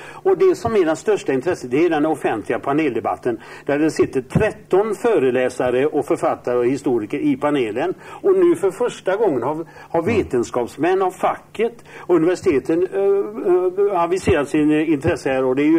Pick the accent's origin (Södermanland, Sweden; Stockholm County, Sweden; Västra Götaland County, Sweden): Västra Götaland County, Sweden; Vi ska väl inte skämmas för att vi är från Västgöta.